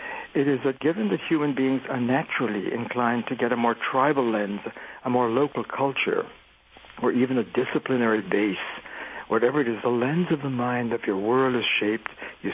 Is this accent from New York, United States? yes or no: yes; New York City, New York, United States; also born or lived in Trinidad / Jamaica; my family originated in India. I was born in Trinidad in the West Indies and grew up 5 years there, in the Jamaica, then New York City. So I grew up in New York City. And although we had a Hindu background, it was a cultural background. I was raised in a Christian setting.